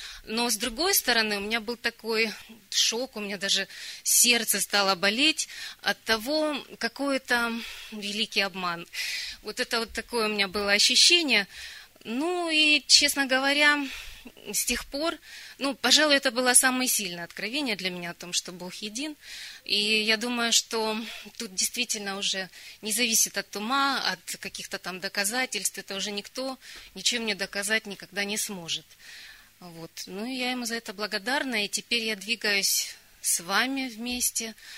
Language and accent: Russian; Kharkiv, Kharkiv Oblast, Ukraine; я из Харькова, это Украина.